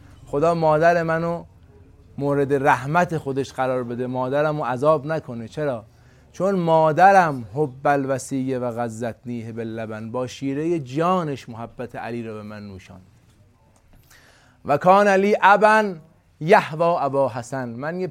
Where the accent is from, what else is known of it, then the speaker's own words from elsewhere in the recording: Iran; born there; من در نظام جمهوری اسلامی ایران متولد شدم، تو شیعه خونه امیرالمومنین متولد شدم.